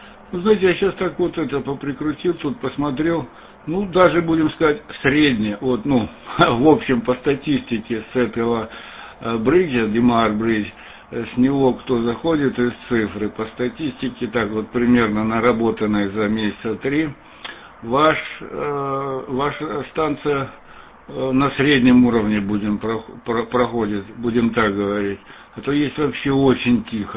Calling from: Antwerp, Flanders, Belgium; Юрий, напомню, Антверпен, север Бельгии. Ну, сейчас я из Ихалим к вам отвечаю.

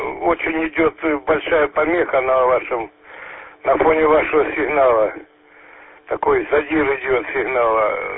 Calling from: Kislovodsk, Stavropol Krai, Russia; Кисловодск

